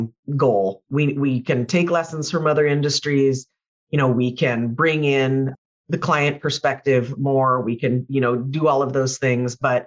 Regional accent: California, United States; I grew up in Silicon Valley.

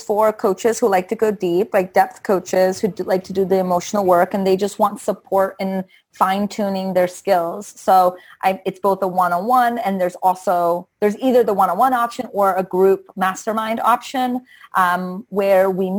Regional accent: Brazil; I grew up Catholic. I'm from Brazil, so I grew up Catholic, but I actually got into Wicca when I was 7 years old

